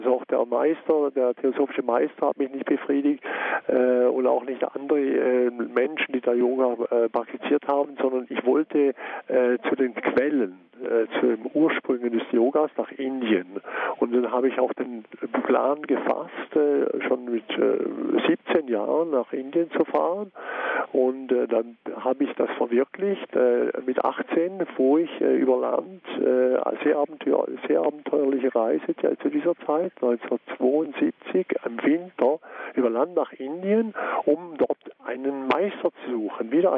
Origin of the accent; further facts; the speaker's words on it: Konstanz, Baden-Württemberg, Germany; ich bin in Konstanz aufgewachsen, bin Doppelstaatsbürger und bin Schweizer und Deutscher und ich bin katholisch getauft, bin immer regelmäßig zur Heiligen Messe gegangen